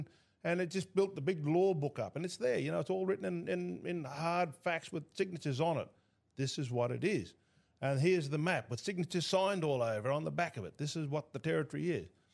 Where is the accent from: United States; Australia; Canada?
Australia; Queensland; You know, I'm Yidinji now. I'm not Australian. When I drove down the hill, I drove down as an Australian.